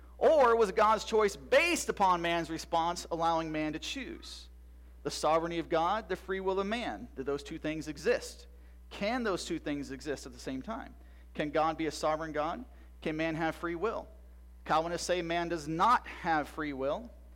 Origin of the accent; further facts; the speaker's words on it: Iowa, United States; I grew up in Iowa.